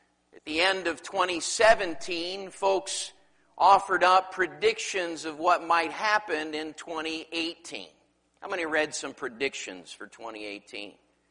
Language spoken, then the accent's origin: English; Pacific Northwest, United States; I'm from the Great Northwest, where one comedian observed that everyone there dresses as if a hike could break out at any minute.